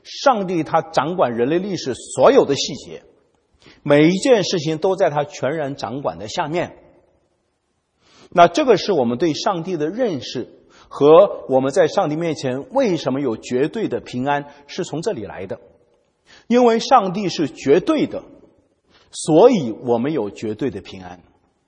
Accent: China; 也包括我们中国人也在这里面也是有份的啊

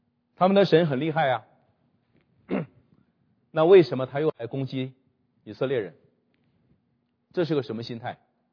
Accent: China; 比如说我们中国人拜灶王爷啊，他是专门管吃饭的

